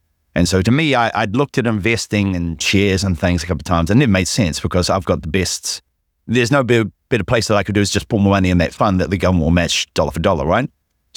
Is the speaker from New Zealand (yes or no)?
yes; New Zealand; I'm from New Zealand. That's where that was from.